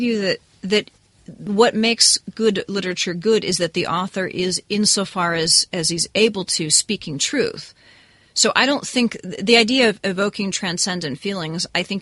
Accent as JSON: {"language": "English", "region": "New England", "country": "United States", "tie": "born or raised there", "said": "This is where I grew up. I'm from New England, with strange monsters and things, and."}